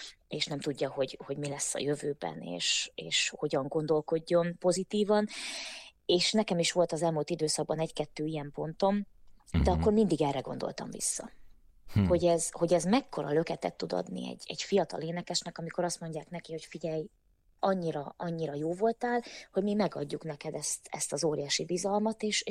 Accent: Hungary; Tehát az, hogy én magyarként, tehát igen, ahogy mondod, egyedüli külföldiként belecsöppenni egy ilyen próba folyamatba, ahol mindenki rajtam kívül olasz

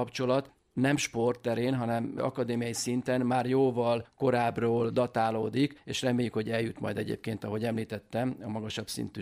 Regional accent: Győr, Győr-Moson-Sopron, Hungary; Győriek vagyunk, család révén is.

